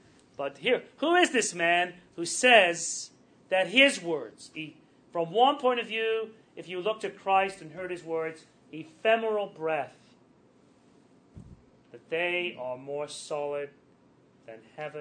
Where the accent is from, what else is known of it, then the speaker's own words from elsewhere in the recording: England, United Kingdom; I grew up in England, and I can still remember seeing oak trees that were 400 or 500 years old